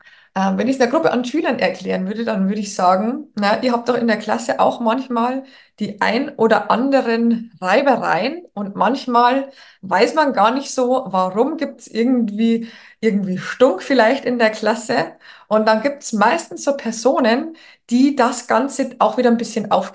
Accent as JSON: {"language": "German", "region": "Bavaria", "country": "Germany", "lives_now": "Berlin, Germany", "said": "Wie du auch hören kannst, ne, ich komme aus Bayern und nicht aus Berlin, wo aber meine Firma sitzt und wo ich die letzten 12 Jahre gelebt habe."}